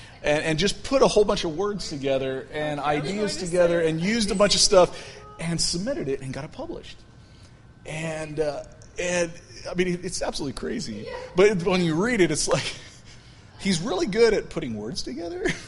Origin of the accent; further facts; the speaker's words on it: Turkey; I grew up in Turkey as a missionary kid, so I've sort of been back.